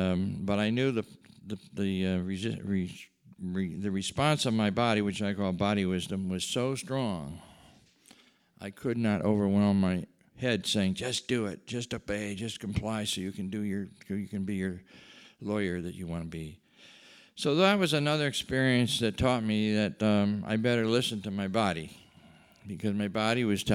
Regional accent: New York, United States; I was 9,000 miles from my hometown in upstate New York.

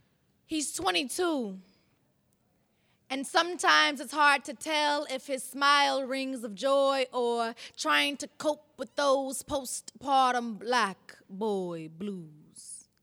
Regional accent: Columbia, South Carolina, United States; from Columbia, South Carolina.

